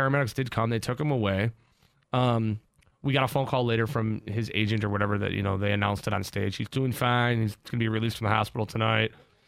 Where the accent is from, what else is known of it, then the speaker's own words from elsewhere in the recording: River Forest, Illinois, United States; Aaron and Ralph Massey, who we grew up with in River Forest.